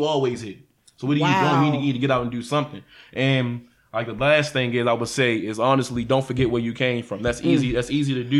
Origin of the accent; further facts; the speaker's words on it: Baltimore, Maryland, United States; now in Atlanta, United States; but I'm forgetting the fact that I am from Baltimore and I don't want to live in Baltimore my whole life